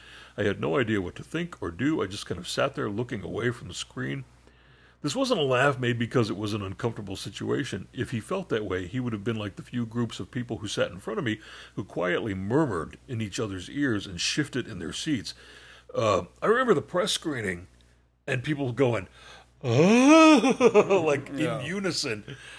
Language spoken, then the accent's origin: English; New Zealand; I'm 19, and I am from New Zealand.